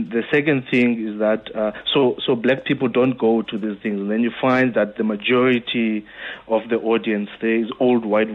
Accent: Guguletu, Western Cape, South Africa; If I grew up in Guguletu and in the villages in Whittle, and if I hadn't moved from there and now live in the suburbs

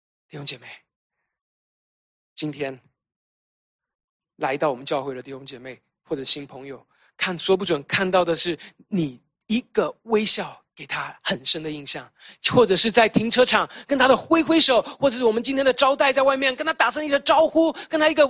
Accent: China; 我们中国人我们大陆比较喜欢用的是110多米

